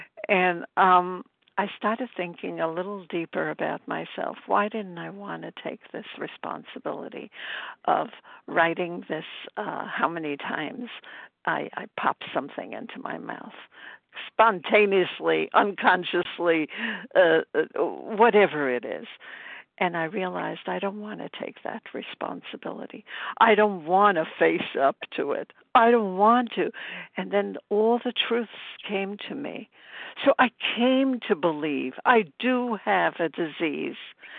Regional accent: Brooklyn, New York, United States; I'm from Brooklyn, New York.

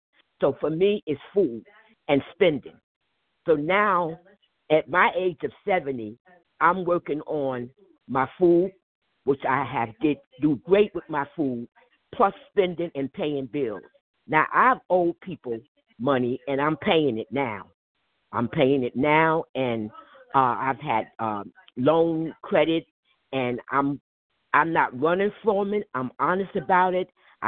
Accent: New Jersey, United States; from New Jersey.

